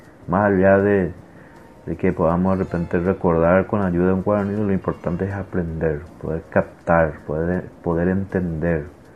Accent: Paraguay

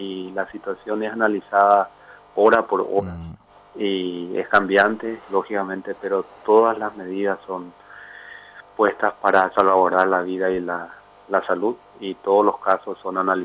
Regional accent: Paraguay; y no estamos acostumbrados a perder como paraguayos, y esta guerra no la podemos perder.

